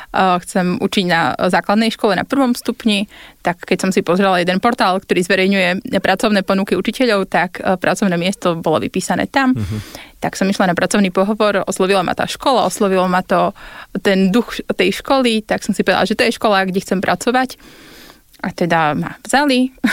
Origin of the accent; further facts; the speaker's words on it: Levoča, Prešov Region, Slovakia; Ja pochádzam z Levoče.